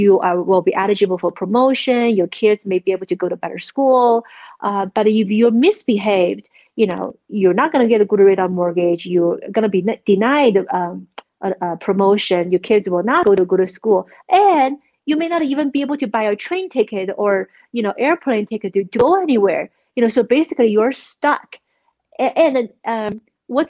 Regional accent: United States; So as American, at least we have a choice not to use your technology.

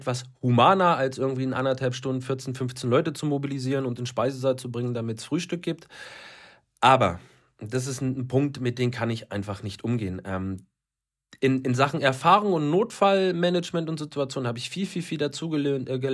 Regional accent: Berlin, Germany; moved away as an adult; now in Munich, Germany; ich komme ursprünglich aus Berlin

